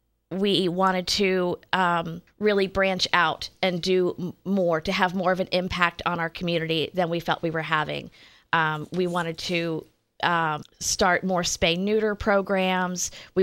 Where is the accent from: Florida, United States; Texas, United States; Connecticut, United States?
Florida, United States; having the benefit of growing up in Florida and having so much exposure to such a variety of birds